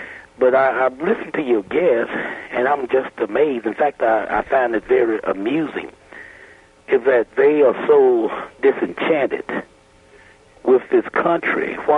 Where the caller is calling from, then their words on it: Pinson, Alabama, United States; I'm calling from Pinson.